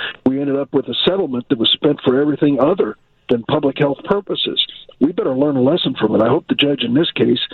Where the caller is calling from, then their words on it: Illinois, United States; Well, I can tell you, I'm calling you from Lake County. I just did a roundtable up at Gateway Foundation in Lake Villa